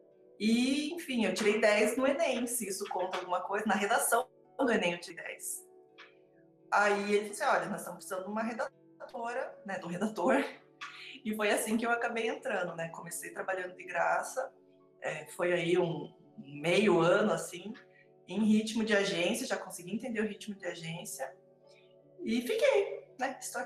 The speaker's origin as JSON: {"language": "Portuguese", "town": "Guarapuava", "region": "Paraná", "country": "Brazil", "said": "Então, como eu sou de Guarapuava"}